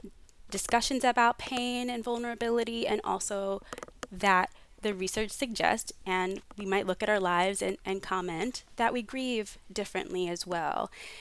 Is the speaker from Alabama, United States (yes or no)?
no; Pennsylvania, United States; I immediately began reflecting on growing up outside of Philadelphia in Pennsylvania and the people I lost as a result of gun violence